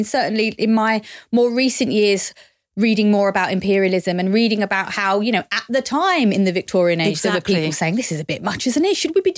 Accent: Dagenham, London, United Kingdom; I grew up in this time of English nationalism. I grew up in Dagenham, one of the places you visited.

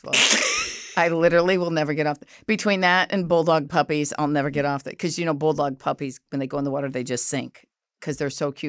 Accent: Ohio, United States; I grew up in Ohio, okay?

